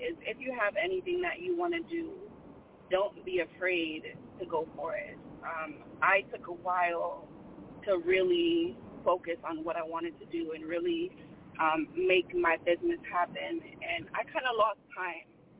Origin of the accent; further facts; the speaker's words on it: Hartford, Connecticut, United States; I'm from Hartford, Connecticut.